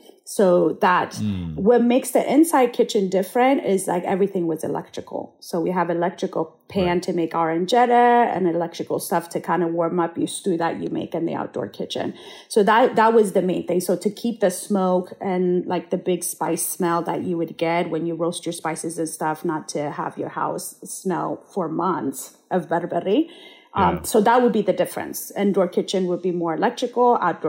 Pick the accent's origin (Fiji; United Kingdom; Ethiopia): Ethiopia; Addis Ababa; I was born and raised in Addis Ababa.